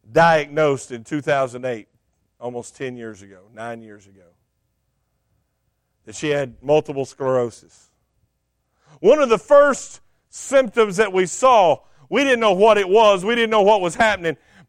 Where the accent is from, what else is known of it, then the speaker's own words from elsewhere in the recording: Texas, United States; And when we first got married, we would walk into Walmart, and I'm from Texas, and I stroll.